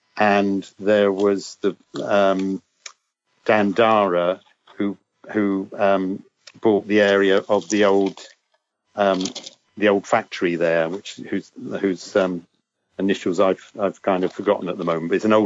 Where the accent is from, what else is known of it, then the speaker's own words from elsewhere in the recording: London, United Kingdom; I grew up in London and in the 60s and saw a lot of the tower blocks being built there